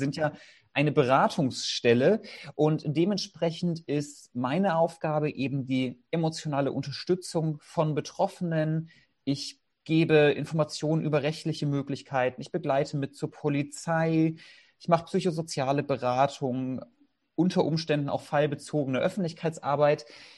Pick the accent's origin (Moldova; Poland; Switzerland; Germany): Germany; Southern Germany; Nun ja, ursprünglich komme ich tatsächlich aus dem Süden Deutschlands. Tatsächlich lebe ich jetzt mittlerweile aber schon seit vielen Jahren in Schleswig-Holstein.